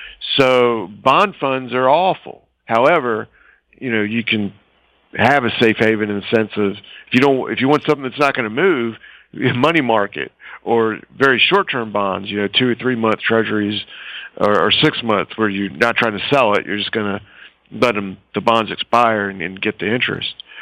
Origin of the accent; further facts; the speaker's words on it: United States; But I would not consider having all my money in the S&P 500 or just only American stocks as an American.